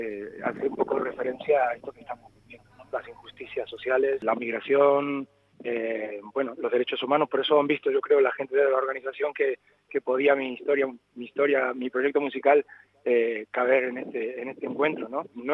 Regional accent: Madrid, Community of Madrid, Spain; born there; accent: a bit foreign; Mi abuelo se dedicaba al tango en la Argentina, por eso yo tengo este acento así un poco de fuera. Y aunque soy nacido circunstancialmente en Madrid

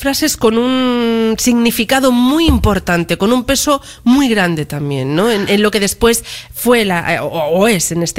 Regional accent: Granada, Andalusia, Spain; Aunque tenemos muy cerca Málaga, pero nosotros somos de Granada.

